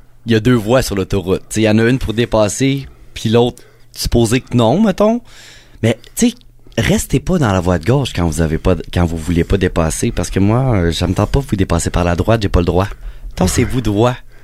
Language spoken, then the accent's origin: French; Quebec, Canada; Oui, on est Québécois et fiers de l'être.